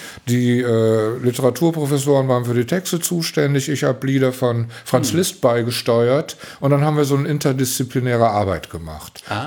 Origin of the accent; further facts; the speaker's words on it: Velbert, North Rhine-Westphalia, Germany; born there; weil wir in Felbert, wo ich geboren bin, einen hervorragenden Organisten hatte